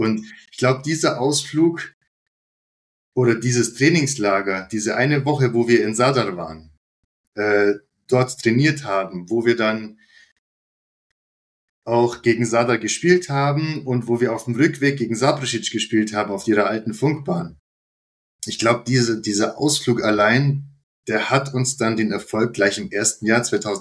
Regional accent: Augsburg, Bavaria, Germany; den ich ja als Augsburger seit der Kindheit kenne

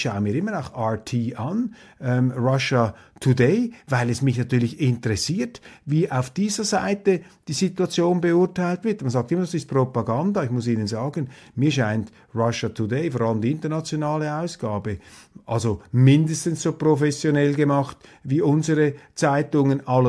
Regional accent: Switzerland; Und das ist der wesentliche Grund, warum ich als Schweizer Schweizer sage, auf keinen Fall dürfen wir da bei diesem Club mitmarschieren

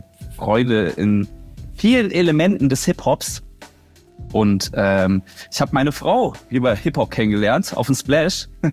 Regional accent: Berlin, Germany; ich bin direkt an der Berliner Mauer groß geworden

